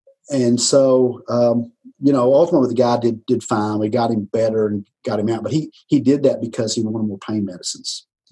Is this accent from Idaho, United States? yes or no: no; Texas, United States; You know, I'm from Texas. I love pecans.